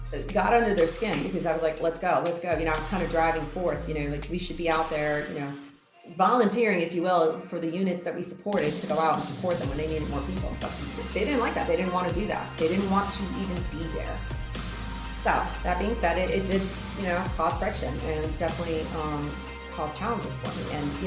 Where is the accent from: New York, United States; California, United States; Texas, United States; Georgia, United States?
New York, United States; New York City; So I grew up in the New York City area. My parents were immigrants from Egypt and Colombia.